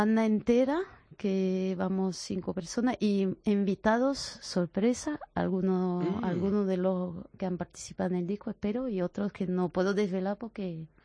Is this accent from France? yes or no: yes; southern France, France; Spanish is a second language; Soy del sur de Francia, o sea que ajá, soy mediterránea, pero he viajado, de mi infancia he vivido en 29 sitios.